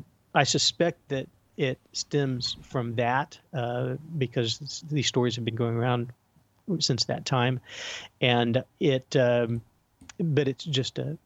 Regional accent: Illinois, United States; but my family, I grew up in Illinois, actually, Southern Illinois.

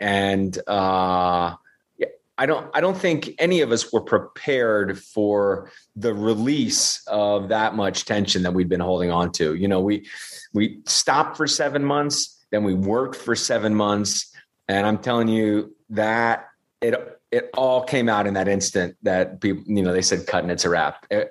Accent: United States; And I don't speak any other languages. You know, I'm American, the typical American jerk.

